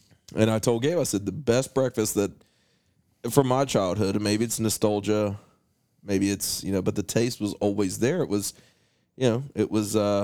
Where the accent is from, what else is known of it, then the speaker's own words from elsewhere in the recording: West Virginia, United States; we come from West Virginia, and we have Tudor's here